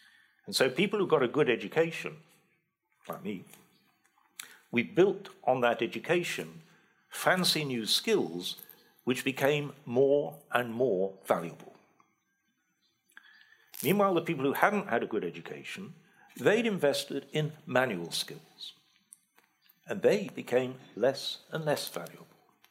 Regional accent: Sheffield, Yorkshire and the Humber, United Kingdom; I grew up in Sheffield, which had been a steel town for 700 years.

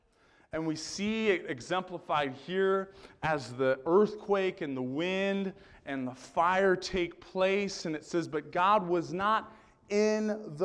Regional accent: California, United States; I grew up in Southern California.

